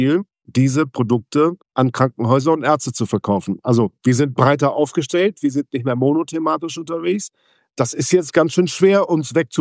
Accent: Venezuela; Venezuela ist erstmal meine Heimat. Ich bin da geboren und aufgewachsen.

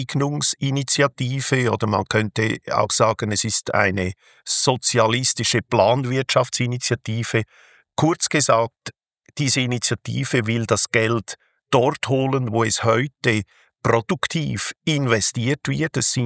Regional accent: Lucerne, Switzerland; Ich komme ja aus der Zentralschweiz, im Kanton Luzern.

